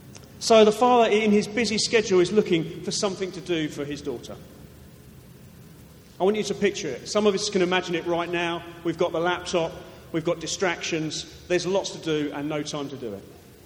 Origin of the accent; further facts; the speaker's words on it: Croydon, London, United Kingdom; Croydon is my hometown. And whenever I drive to Croydon, I feel like I'm going home.